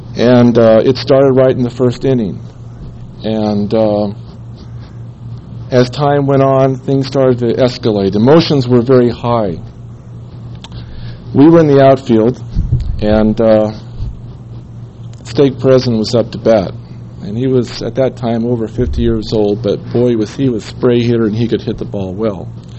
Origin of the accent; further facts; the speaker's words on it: California, United States; I grew up in Northern California.